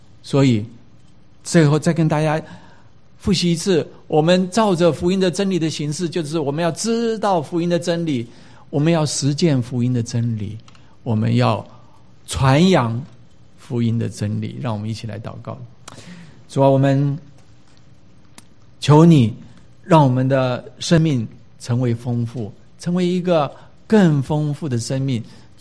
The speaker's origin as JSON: {"language": "Chinese", "country": "China", "lives_now": "United States", "said": "今天我们是中国人，今天我们是在美国生活的中国人，今天我们是在硅谷移民到硅谷在美国生活的中国人"}